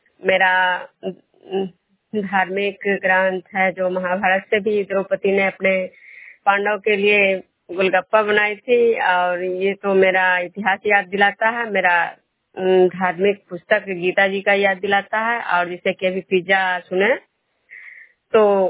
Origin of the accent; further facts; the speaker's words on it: Vishnupur, Bihar, India; मैं विष्णुपुर ग्राम खुजरा पंचायत नालंदा जिला नवनसा प्रखंड के निवासी हूँ।